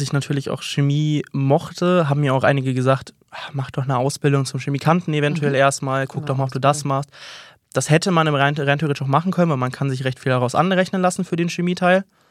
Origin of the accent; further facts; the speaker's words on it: Düsseldorf, North Rhine-Westphalia, Germany; Ist vielleicht als Düsseldorfer auch verständlich